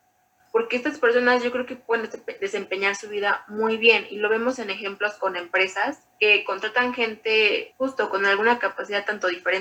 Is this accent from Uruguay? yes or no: no; Mexico; no perder esa, lo que nos caracteriza como mexicanos.